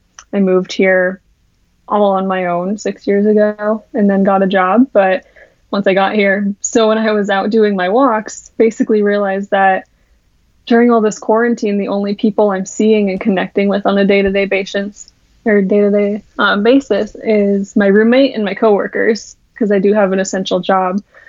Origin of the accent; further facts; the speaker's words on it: South Dakota, United States; Yeah, so I'm originally from South Dakota.